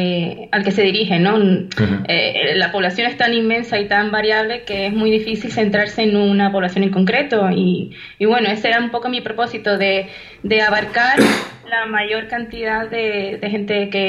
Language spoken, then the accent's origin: Spanish; Canary Islands, Spain; soy psicóloga, soy de Tenerife, vivo en La Laguna, una ciudad preciosa.